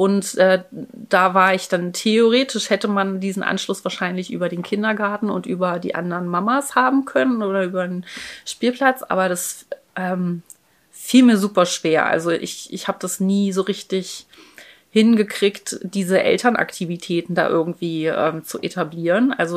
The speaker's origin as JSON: {"language": "German", "region": "Berlin", "country": "Germany", "tie": "born or raised there", "also_born_or_lived": "Halle", "said": "Ich komme ja ganz, ganz ursprünglich aus Berlin. Ich bin zwar in Berlin geboren, habe dann ein paar Jahre in Halle gelebt, habe ich nicht mitbekommen, da war ich erst 3 dann, als wir wieder zurückgezogen sind nach Berlin. Meine ganze Familie ist eigentlich aus Berlin"}